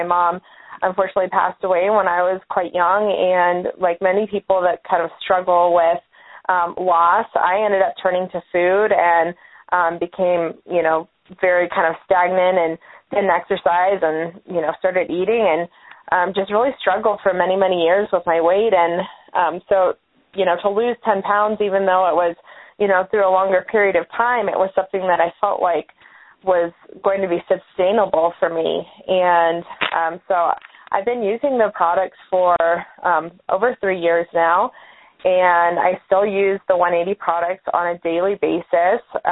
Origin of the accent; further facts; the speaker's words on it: Alaska, United States; I'm originally from Alaska.